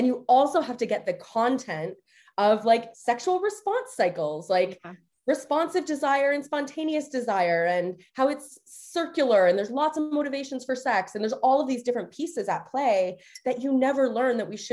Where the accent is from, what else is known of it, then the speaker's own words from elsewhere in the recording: Canada; I am Canadian.